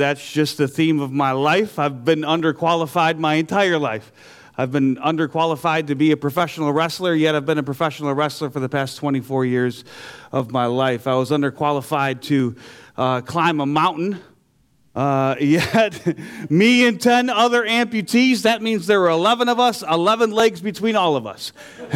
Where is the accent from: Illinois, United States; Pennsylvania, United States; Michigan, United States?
Michigan, United States; Detroit; I'm from Detroit, Michigan.